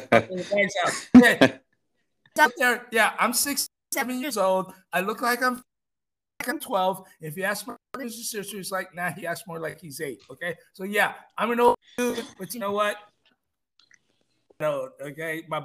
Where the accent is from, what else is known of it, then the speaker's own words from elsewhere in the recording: Hawaii, United States; I grew up of Hawaii. And when I grew up in Hawaii, I got involved in some very nefarious stuff.